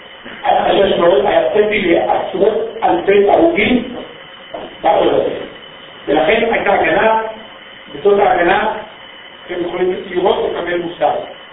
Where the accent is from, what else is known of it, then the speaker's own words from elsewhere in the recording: Tel Aviv, Tel Aviv District, Israel; בכלל כתל אביבי, וצפון תל אביבי